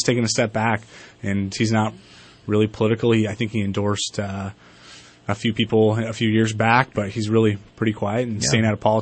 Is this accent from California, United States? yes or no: yes; Weaverville, California, United States; Yeah, I'm from Weaverville originally, so, you know, Reading's kind of like a hometown.